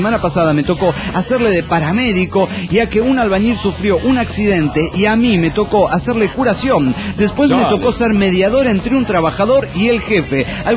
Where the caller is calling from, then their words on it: Chihuahua, Mexico; de Chihuahua, México